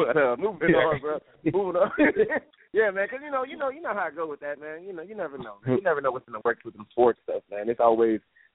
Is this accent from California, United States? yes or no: no; New York, United States; now in Atlanta, United States; I like Brooklyn. I'm from New York, but, that you know, ATL